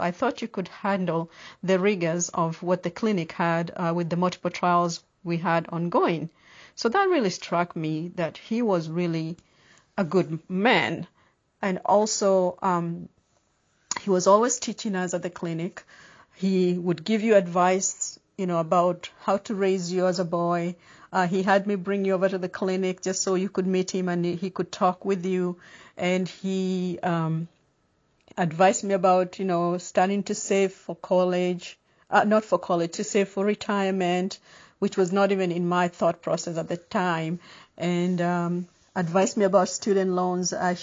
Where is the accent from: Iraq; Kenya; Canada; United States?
Kenya; I'm from Kenya originally.